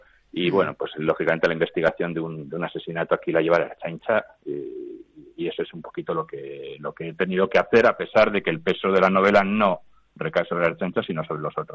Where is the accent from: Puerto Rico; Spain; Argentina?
Spain; Bilbao, Basque Country; al público que puede escucharnos ahora, que somos de Bilbao o de cerca